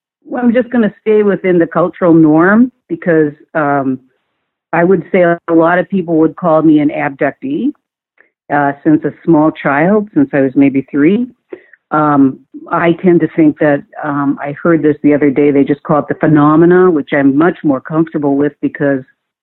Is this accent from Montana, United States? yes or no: yes; Great Falls, Montana, United States; I grew up in Great Falls, Montana.